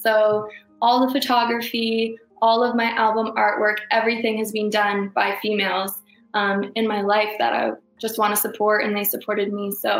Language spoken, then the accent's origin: English; Waterloo, Ontario, Canada; also born or lived in Toronto; now in Guelph, Canada; I grew up in Waterloo, Ontario, so not too far, actually.